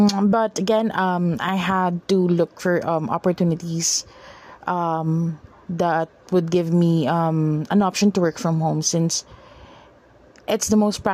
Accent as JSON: {"language": "English", "town": "Valenzuela City", "region": "Metro Manila", "country": "Philippines", "said": "I'm from Valenzuela City, Philippines"}